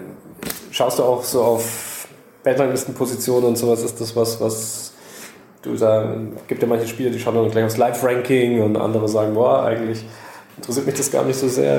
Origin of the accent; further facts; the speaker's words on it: Bavaria, Germany; Jetzt komme ich aus Bayern